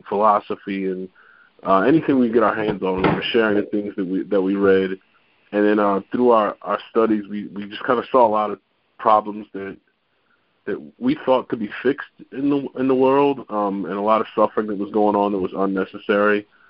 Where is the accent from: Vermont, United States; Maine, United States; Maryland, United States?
Maryland, United States; Baltimore; All right, well … Atman and I are brothers, and we grew up in West Baltimore, pretty famous for the HBO show The Wire.